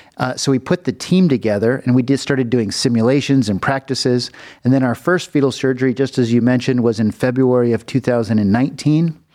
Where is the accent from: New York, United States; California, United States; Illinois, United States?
California, United States; Los Angeles; I'm from California. I was born in the Los Angeles region in the Valley.